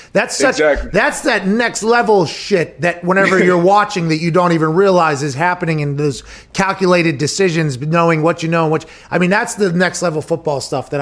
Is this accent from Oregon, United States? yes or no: no; Pittsburgh, Pennsylvania, United States; I grew up in Pittsburgh, right?